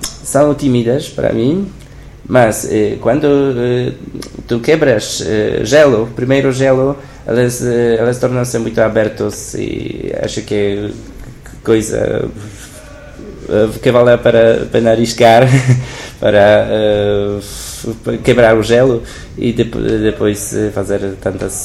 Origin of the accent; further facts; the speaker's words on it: Poland; Portuguese is a second language; Acho que nós poloneses, polacos, somos brasileira.